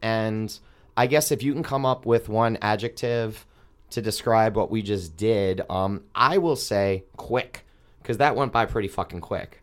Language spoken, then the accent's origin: English; East Coast, United States; I'm from the East Coast. I know that I'm legally not supposed to, as a guy who was raised on the Yankees, but I love Boston.